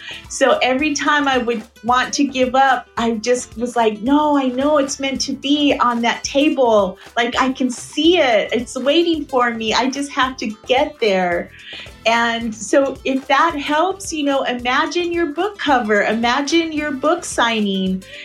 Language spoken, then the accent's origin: English; United States; my husband is Mexican American, I'm Mexican American.